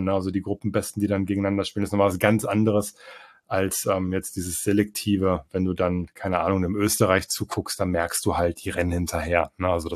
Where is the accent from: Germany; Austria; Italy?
Germany; Ich bin ja Deutscher. Ne? Ich sehe mich selber als Deutschen.